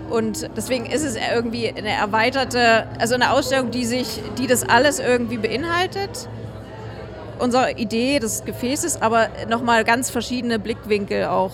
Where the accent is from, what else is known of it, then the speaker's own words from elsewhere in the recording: Halle, Saxony-Anhalt, Germany; also wir sind beide aus Halle, aber wir haben uns in Berlin tatsächlich erst kennengelernt